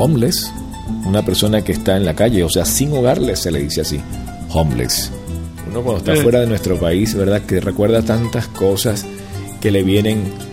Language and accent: Spanish; Venezuela; now in Spain; aunque yo sea, aunque esté vivo en España, sigo siendo venezolano. Esa es la forma. Bueno, si usted me escucha un acentito, bueno, un acentito me dijo mexicano o cubano, es parte de estar viviendo fuera de Venezuela.